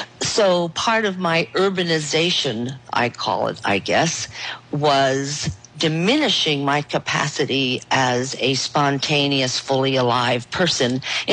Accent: East Coast, United States; I call myself an urban wild woman because I grew up on the East Coast

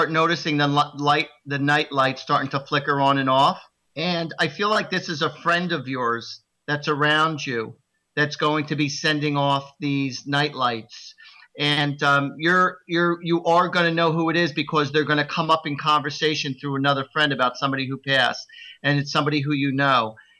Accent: Hillsboro, New Jersey, United States; Oh, wow. That's in my hometown.

